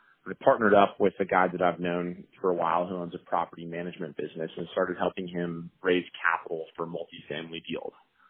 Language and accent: English; Colorado, United States; So, by way of background, I grew up in Colorado, then I went to USC